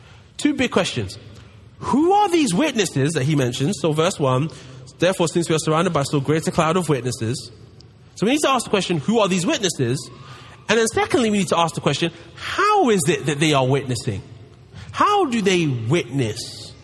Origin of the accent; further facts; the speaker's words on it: London, United Kingdom; as you can tell by my accent, I'm from London.